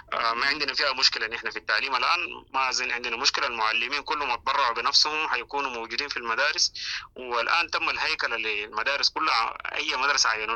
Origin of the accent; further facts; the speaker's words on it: Sudan; يعني ما باسمنا نحن كدولة سودانية